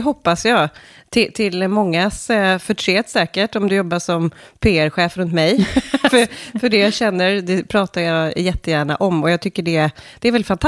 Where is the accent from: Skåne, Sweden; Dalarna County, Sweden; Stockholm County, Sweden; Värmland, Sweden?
Värmland, Sweden; Karlstad; Jag kommer från Karlstad. Mm. Så jag är född och uppvuxen i Karlstad.